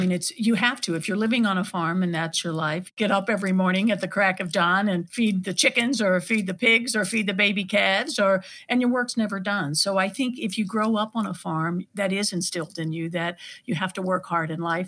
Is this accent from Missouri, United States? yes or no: yes; Oran, Missouri, United States; I grew up in Oran, a small town in the Boot Hill of Missouri. Grew up with three brothers.